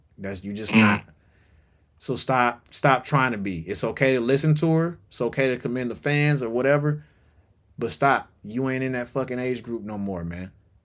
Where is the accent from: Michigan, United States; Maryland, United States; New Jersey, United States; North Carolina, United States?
Michigan, United States; Detroit; now in Atlanta, United States; I know I live in Atlanta, man. Don't, I'm from Detroit.